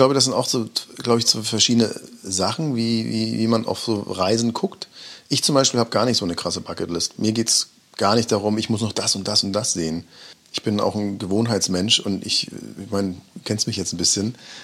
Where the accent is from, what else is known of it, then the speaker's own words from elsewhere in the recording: Mecklenburg-Vorpommern, Germany; also born or lived in Thuringia; Ich mag schon auch meine Heimat, wo ich herkomme. Ich bin ja Mecklenburger. Also ich bin zwar in Thüringen geboren, aber ich bezeichne mich, ich bin aufgewachsen, größtenteil meiner Jugend in Mecklenburg, Kindheit und Jugend. Und ich habe eine totale Heimatverbundenheit